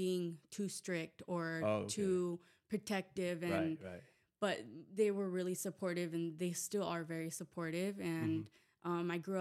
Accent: Vista, California, United States; also born or lived in Oceanside; Well, I was born in Oceanside, raised in Vista, and I lived there all my life up to like 20.

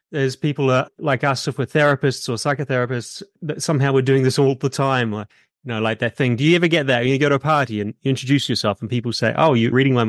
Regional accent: New Zealand; now in London, United Kingdom; We live in London, which is kind of a fairly international family. I'm from New Zealand. My wife is from Canada. We're all located for the moment in London

